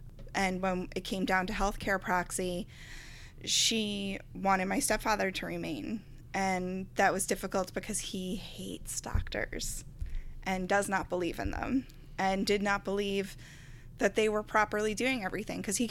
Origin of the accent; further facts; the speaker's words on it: Garden City, New York, United States; But I'm originally from Nassau County, from Garden City.